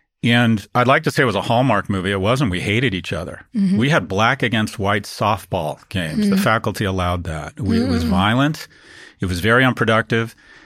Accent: Westwood, California, United States; I grew up in Westwood, and my elementary school was all white.

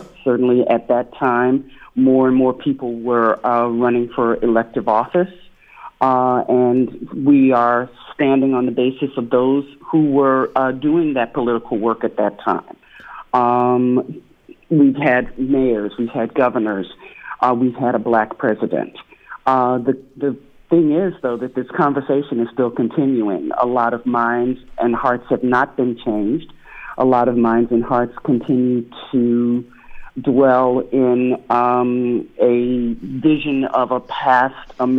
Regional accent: Texas, United States; I was a junior high school student growing up in Texas at the time that Dr. King was killed.

